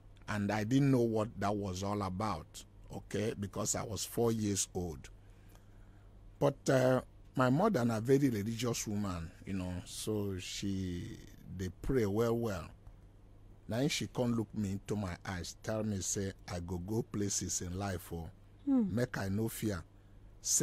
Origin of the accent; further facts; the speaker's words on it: Nnewi, Anambra, Nigeria; So I went to the bush and I was praying and tell Mary to come for Newi, my hometown.